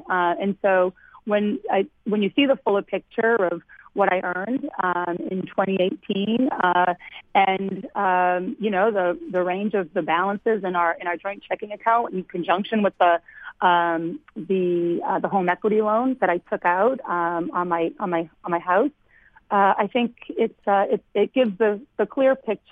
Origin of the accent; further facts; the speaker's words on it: Lowell, Massachusetts, United States; I grew up in Lowell in a working-class family, but, I started my own business.